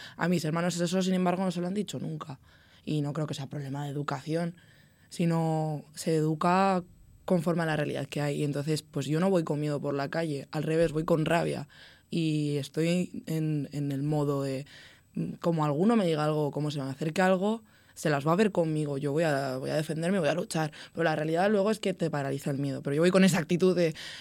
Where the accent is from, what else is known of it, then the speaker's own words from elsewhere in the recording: Andorra, Aragon, Spain; now in Zaragoza, Spain; yo no soy de Zaragoza, yo soy de un pueblo de Teruel que se llama Andorra, y es mi tercer año aquí en Zaragoza